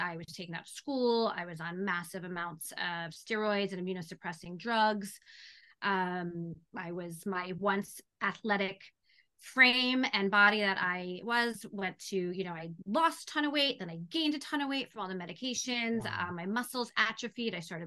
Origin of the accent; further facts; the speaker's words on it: New Jersey, United States; I grew up in New Jersey, northwestern New Jersey, tiny little town.